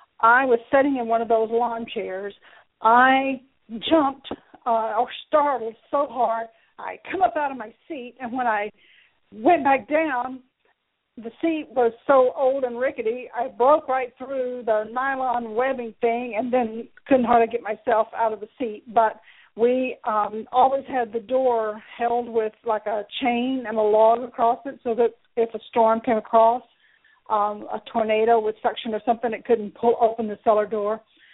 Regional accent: Oklahoma, United States; Now, I grew up in Oklahoma in a rural community, and we grew up going to the storm cellar.

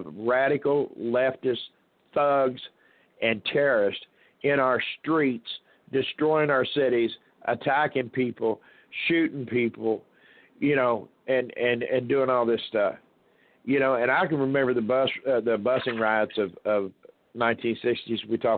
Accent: Louisville, United States; You know, I've sat and watched my hometown of Louisville just destroyed

